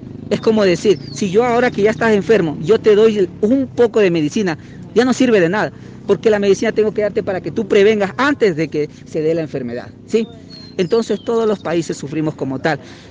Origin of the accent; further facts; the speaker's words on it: Ecuador; Yo soy ecuatoriano